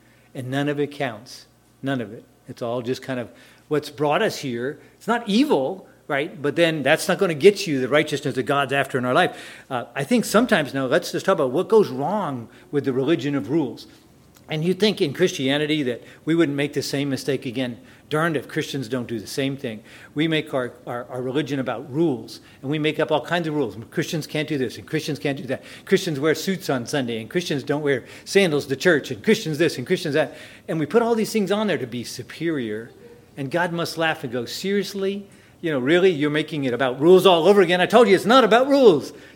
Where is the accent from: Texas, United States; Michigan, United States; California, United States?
Texas, United States; The Woodlands; I'm from the Woodlands.